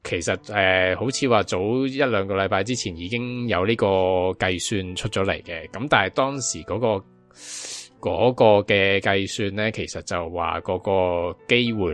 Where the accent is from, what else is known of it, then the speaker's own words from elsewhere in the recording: Hong Kong; 作为一个香港人。